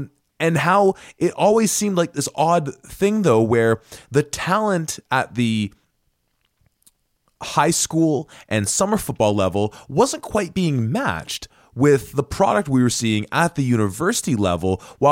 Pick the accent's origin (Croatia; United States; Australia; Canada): Canada; Toronto, Ontario; I'm from Toronto